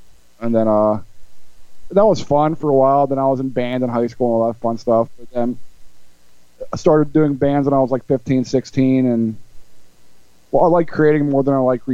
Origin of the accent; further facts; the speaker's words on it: West Mifflin, Pennsylvania, United States; I'm from West Mifflin.